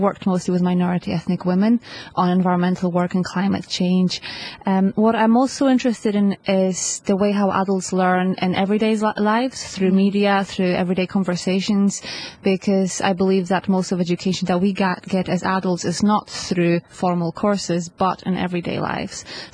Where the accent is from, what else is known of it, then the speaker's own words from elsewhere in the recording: Poland; English is a second language; now in Scotland, United Kingdom; Well, I come from Poland, but I have worked in Scotland for the last 11 years.